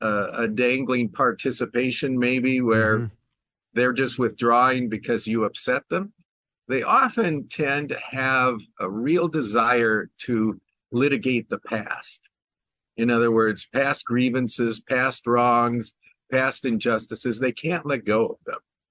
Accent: Minneapolis, Minnesota, United States; I grew up in the Minneapolis area

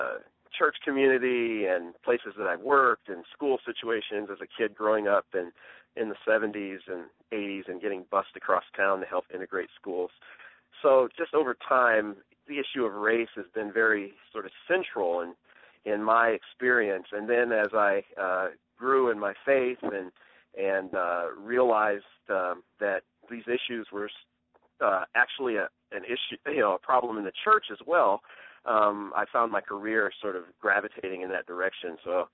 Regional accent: Rockford, Illinois, United States; Yeah, I'm from Rockford, Illinois, you know, about 90 miles northwest of Chicago, and I grew up in that period where, you know, the school desegregation was sort of the major issue on the table.

